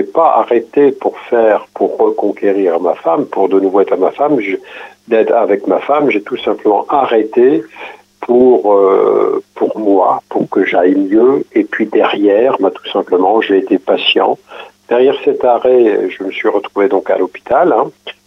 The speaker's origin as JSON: {"language": "French", "town": "Bernay", "region": "Normandy", "country": "France", "said": "je suis revenu sur ma région d'origine, donc, qui était Bernay."}